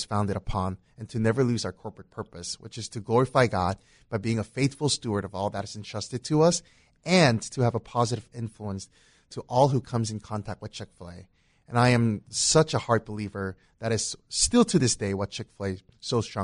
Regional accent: Cambodia; My parents were missionaries in Cambodia. So I grew up in Cambodia by a missionary family.

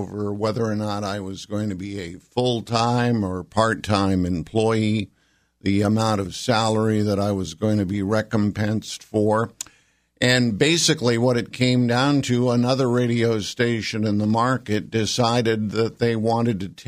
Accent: Burlington, Vermont, United States; because I grew up in the Burlington area. I've lived here my whole life.

